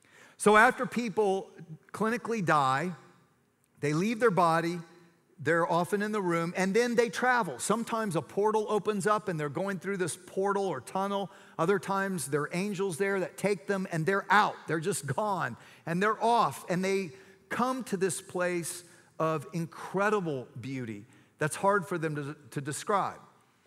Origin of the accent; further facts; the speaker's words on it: Austin, Texas, United States; I'm from Austin, so I always have to clarify that.